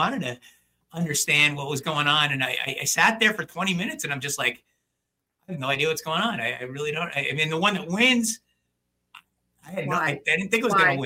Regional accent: New Jersey, United States; Because as a non-livestock, I grew up in New Jersey. I don't know anything about animals.

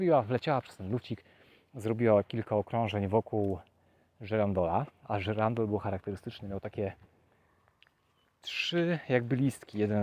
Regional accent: Lower Silesian Voivodeship, Poland; gdzie ja mieszkałem, wychowałem się w kamienicy. Kamienice na Dolnym Śląsku miały taki charakterystyczny podział okna, taki krzyż.

